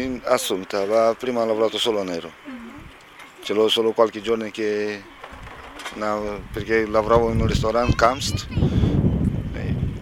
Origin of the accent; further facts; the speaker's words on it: Romania; Sono marrone di razza. Io non voglio dire che sono un'altra nazionalità. Sono romeno, rom, zingaro